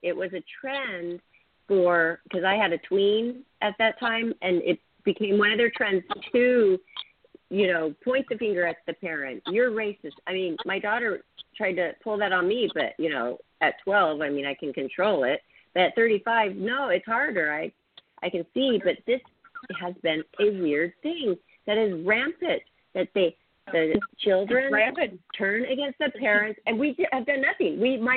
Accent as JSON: {"language": "English", "town": "Seattle", "region": "Washington", "country": "United States", "said": "I'm from Seattle. I remember that Seattle Slough horse winner."}